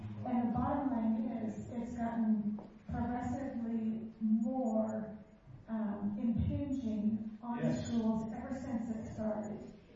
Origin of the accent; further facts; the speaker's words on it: Centerview, Missouri, United States; I'm from Centerview, Missouri.